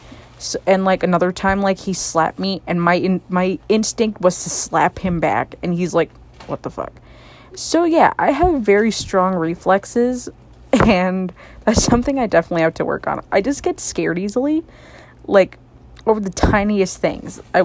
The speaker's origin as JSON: {"language": "English", "country": "United States", "said": "Well, in terms of America, because I'm American, there isn't any stereotype I really dislike."}